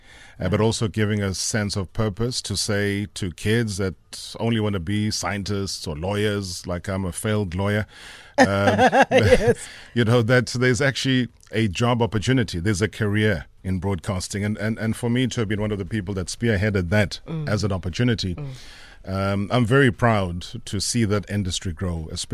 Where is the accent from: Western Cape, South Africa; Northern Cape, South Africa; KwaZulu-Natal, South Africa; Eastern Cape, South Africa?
KwaZulu-Natal, South Africa; Nkandla; We're raised in a township called Emondlo, but I have no recollection. I think I was too young then, but my memory dates back to growing up in Nkandla.